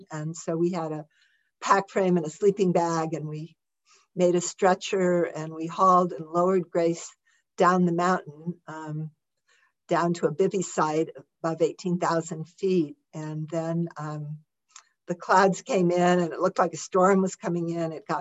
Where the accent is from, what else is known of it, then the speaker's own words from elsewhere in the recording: Midwest, United States; And I was from the Midwestern United States, had never done anything very physical in my life